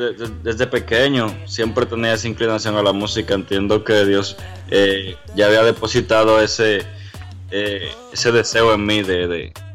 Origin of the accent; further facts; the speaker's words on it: Dominican Republic; Bueno, soy un chico dominicano, soy de acá, de República Dominicana.